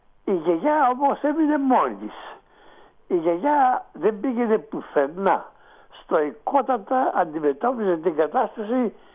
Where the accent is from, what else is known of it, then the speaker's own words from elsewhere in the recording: Epirus, Greece; ένα βουνό κοντά στο χωριό μου, Γκραμπάλα, που ήταν βουνό του χωριού μου